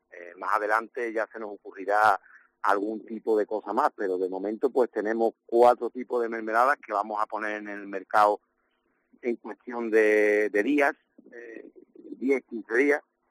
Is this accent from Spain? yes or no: yes; Medina Sidonia, Andalusia, Spain; nosotros somos de Medina, somos naturales de Medina Sidonia, una ciudad trimilenaria.